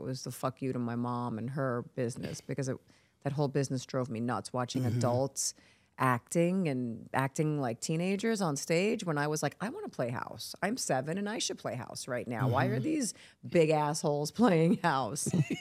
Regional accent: Queens, New York, United States; So I grew up in Queens, and they didn't want me there. They wanted me to be in Manhattan.

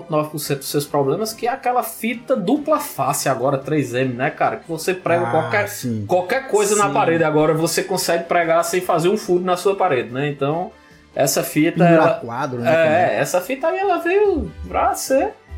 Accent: Solânea, Paraíba, Brazil; acho que vocês sabem que eu sou lá de Solânia, né?

